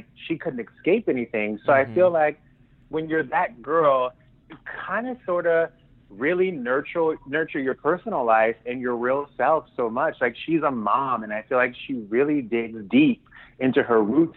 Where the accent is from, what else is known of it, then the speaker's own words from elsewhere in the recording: the South, United States; she and I are kind of sort of the same in the sense that we're from the South and we just say it like it is.